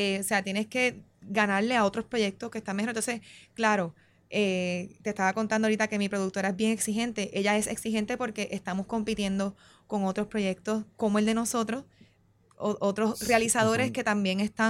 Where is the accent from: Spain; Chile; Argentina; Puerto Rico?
Puerto Rico; Mayagüez; que es mi pueblo.